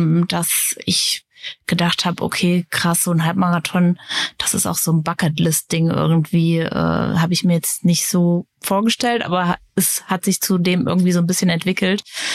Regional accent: Hesse, Germany; now in Berlin, Germany; ich bin beruflich gesehen Hair- und Make-up-Artist, wohne hier in Berlin, Prenzlauer Berg, jetzt schon seit 20 Jahren. Ich bin eigentlich aus Hessen

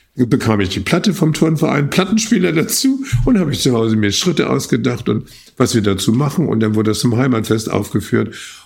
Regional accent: Börnsen, Schleswig-Holstein, Germany; Ich komme aus Börnsen. Börnsen ist eigentlich ein dänischer Name, ist aber unten an der Elbe. Wir liegen in der Geest, das heißt erhöht. Wir liegen eigentlich am Ufer des Urstromtals der Elbe.

